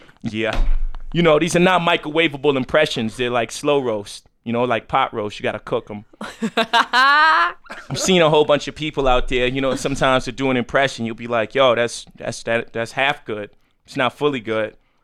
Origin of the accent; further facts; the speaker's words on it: New York, United States; I'm from New York, but, we've never experienced, cold like this.